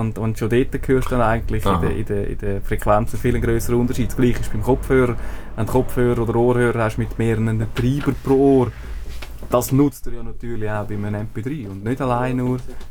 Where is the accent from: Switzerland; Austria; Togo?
Switzerland; Dass man eigentlich da als Europäer oder als Schweizer vielleicht einem speziell, weil unser Recht ja schon ein bisschen lockerer ist als in anderen Ländern